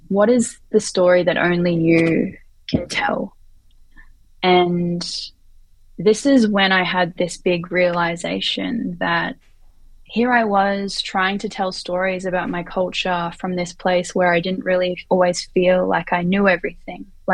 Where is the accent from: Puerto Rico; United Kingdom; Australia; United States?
Australia; coming out of Australia, Filipino Australian specifically, because there's so much specificity. Not just being Filipino, but being Filipino Australian. And, you know, I grew up not seeing myself on screen.